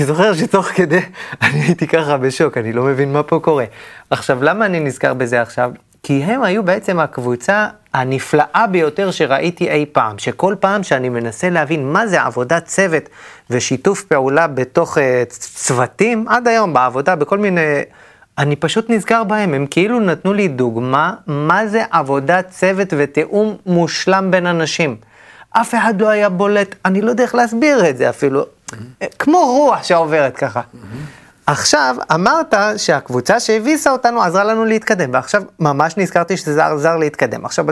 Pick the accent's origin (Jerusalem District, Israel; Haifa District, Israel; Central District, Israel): Central District, Israel; Elyashiv; בעמק הפר, אני ממושב אלישיב